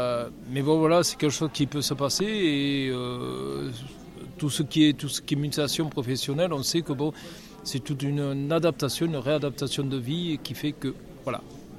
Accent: Occitanie, France; Alors, je suis de l'Aveyron, je suis né en Aveyron, et j'habite Valady, non très loin de Rodez, entre Rodez et de Cazeville.

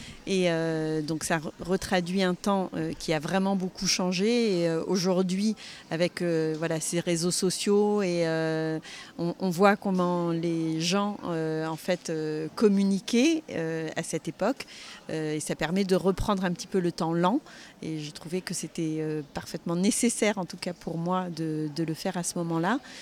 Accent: Normandy, France; born there; Et je dis que Nîmes est ma ville, en fait, de cœur. Mais je suis normande de naissance.

